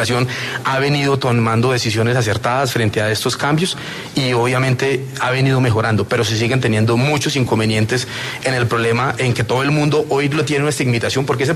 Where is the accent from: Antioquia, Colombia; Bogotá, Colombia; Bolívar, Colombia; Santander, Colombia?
Santander, Colombia; Yo soy el más interesado como exgobernador y como santandereano en que brille la verdad y la justicia.